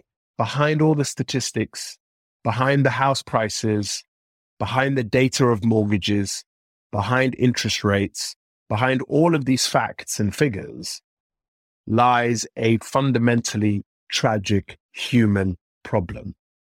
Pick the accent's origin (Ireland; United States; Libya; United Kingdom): United Kingdom; London; growing up in Northwest London in the sort of mid to late 90s, where we were living in one squalor council accommodation to the next